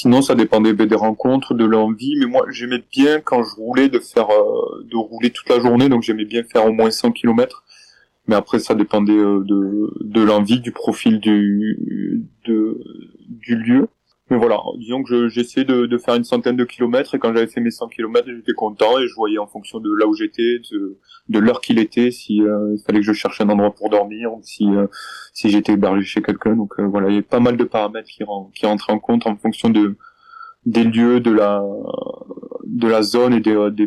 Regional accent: Cazilhac, Occitanie, France; je suis originaire de l'Aude, à Cazillac, un petit village à côté de Carcassonne, et j'ai toujours grandi ici. J'ai fait mon parcours scolaire à Carcassonne, mes études

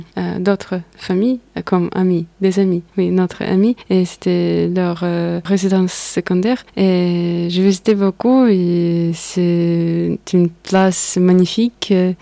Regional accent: Siberia, Russia; French is a second language; J'ai une histoire de mon enfance à Sibérie, parce que je viens de Sibérie. J'ai habité à côté de la forêt, grande forêt, taïga, pendant mon enfance.

